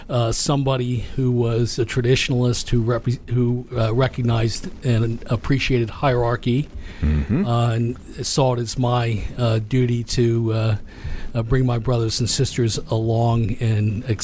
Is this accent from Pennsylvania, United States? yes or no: yes; Harrisburg, Pennsylvania, United States; I grew up in Harrisburg, Pennsylvania.